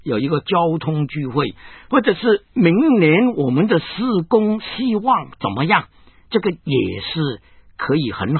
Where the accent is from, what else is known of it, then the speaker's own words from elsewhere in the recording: China; 我们中国人呢喜欢现在你探我，以后我要回拜。